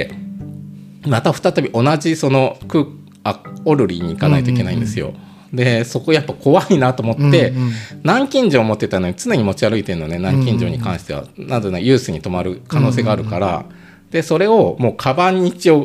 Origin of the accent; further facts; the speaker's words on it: Aichi, Japan; あ同郷ですよとか言って同じ愛知ですとか言って、うん、名古屋じゃないですけどって言っていう話をして